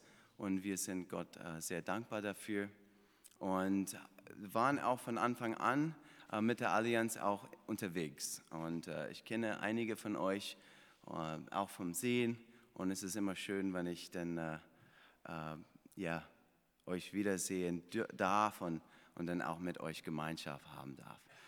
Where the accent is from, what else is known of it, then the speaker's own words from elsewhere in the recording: Florida, United States; German is a second language; Ich komme ursprünglich aus Florida und von daher wird ihr meinen schönen Akzent erdulden müssen.